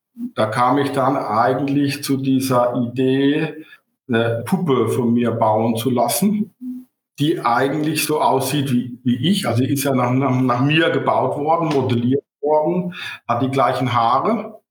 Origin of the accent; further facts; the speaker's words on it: Rhineland-Palatinate, Germany; Und ich führe jetzt seit 2006 diesen Standort in Köln. Bin ein Pfälzer, bin kein Kölsch-Jung, ja, und bin ja in der Nähe geboren worden